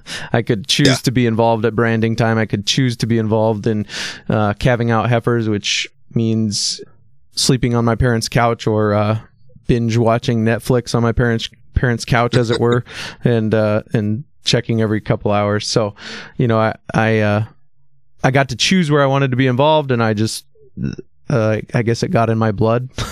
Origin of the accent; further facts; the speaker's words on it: South Dakota, United States; Born and raised in Western South Dakota. I don't ever remember a time when we didn't have cows around.